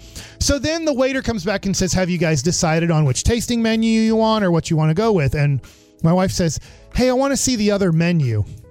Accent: Texas, United States; And then he goes, where are you from? And we go, we're from Texas.

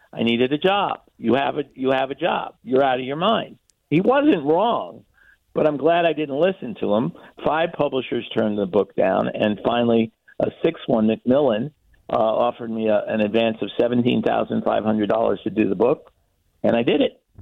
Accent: New York City, New York, United States; I grew up in New York City. I went to Columbia games as a kid.

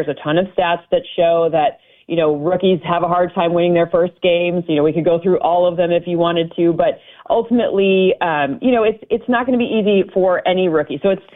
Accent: Midwest, United States; listen, I'm like a Midwesterner.

